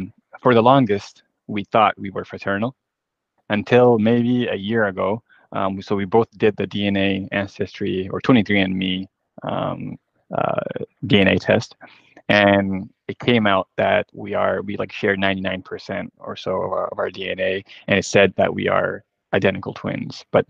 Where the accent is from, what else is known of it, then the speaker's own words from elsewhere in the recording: Chad; also born or lived in Iowa City, United States / Ames, United States; I was born in Iowa City. Lived in the States my first 7 years, so in Ames, Iowa. I also lived overseas, and I'm originally from Chad. So both parents are from Chad, and I lived, I guess, in Africa for a while, in Europe, and in the U.S.